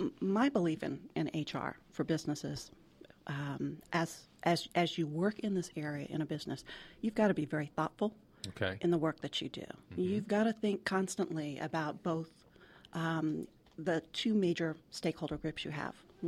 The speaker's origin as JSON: {"language": "English", "town": "Pensacola", "region": "Florida", "country": "United States", "tie": "born there", "also_born_or_lived": "Key West", "said": "So we traveled all over the U.S., and I was born in Pensacola, Florida."}